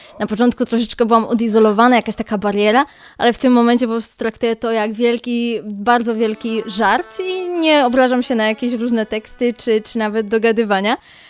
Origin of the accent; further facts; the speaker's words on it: Kalisz, Greater Poland Voivodeship, Poland; Nie jestem z Turska, jestem z Kalisza. Kaliszanka.